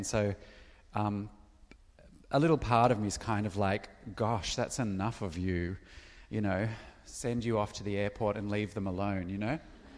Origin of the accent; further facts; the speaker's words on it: Melbourne, Victoria, Australia; I'm from Melbourne, Australia